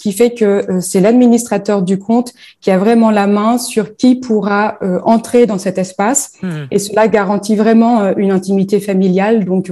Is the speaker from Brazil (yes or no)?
no; northern France, France; Moi, je suis native du nord de la France où finalement les liens familiaux sont toujours très forts.